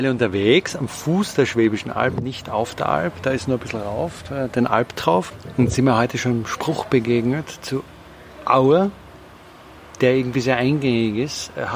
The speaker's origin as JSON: {"language": "German", "country": "Austria", "said": "Also für mich ist es das erste Mal als Österreicher, muss ich sagen, dass ich irgendwo bin, wo man den Ort schreibt anders"}